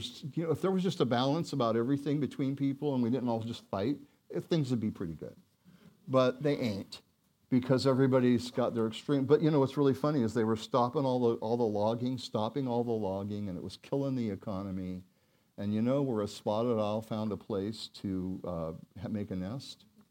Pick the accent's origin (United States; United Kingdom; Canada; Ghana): United States; Oregon; Clear cutting. I'm from Oregon.